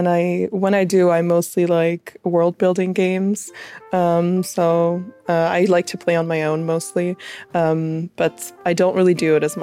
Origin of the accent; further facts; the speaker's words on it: Luxembourg; I'm from Luxembourg